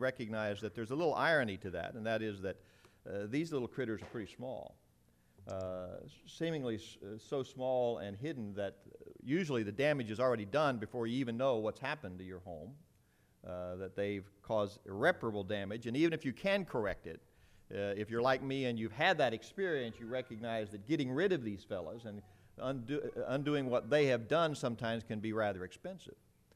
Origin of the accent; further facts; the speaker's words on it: Cincinnati, Ohio, United States; now in Fort Myers, United States; I grew up in Cincinnati. This is really home to me, though I've been in Fort Myers for 28 years. Cincinnati, I guess, will always be home.